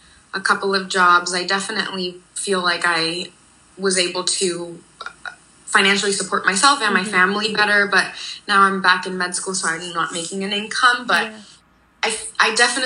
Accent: Houston, Texas, United States; also born or lived in Santa Barbara; now in Philadelphia, United States; I grew up in Houston, mm-hmm. until I was 14, mm-hmm. and then did high school with you in Santa Barbara.

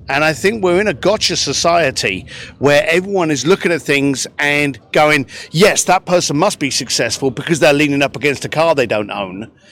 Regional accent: London, United Kingdom; I'm a bricklayer from East London.

